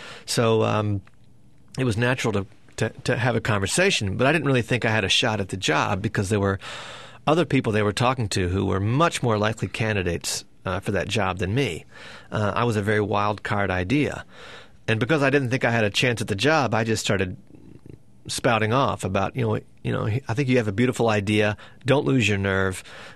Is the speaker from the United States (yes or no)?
yes; the South, United States; Once he knew I was from the South, you know, that seemed to be a big deal to him.